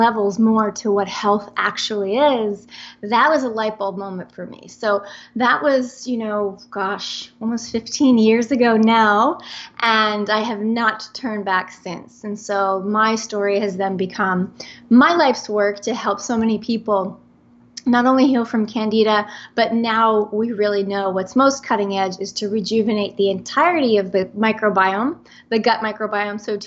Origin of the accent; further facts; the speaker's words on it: New Jersey, United States; So I am from New Jersey, and I'm 100% Italian girl. And I always say I was raised on pizza, pasta, and antibiotics.